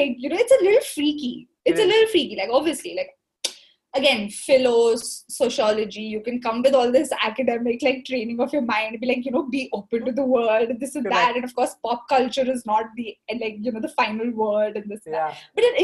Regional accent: Delhi, India; I come from Delhi.

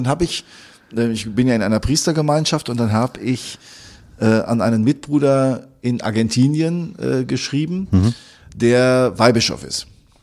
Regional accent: Attendorn, North Rhine-Westphalia, Germany; ich komme ja aus Attendorn

